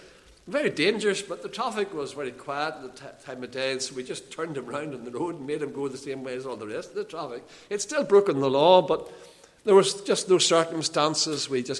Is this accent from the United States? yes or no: no; Lisburn, Northern Ireland, United Kingdom; And one day, the classes finished early, and we're in Lisburn, my hometown.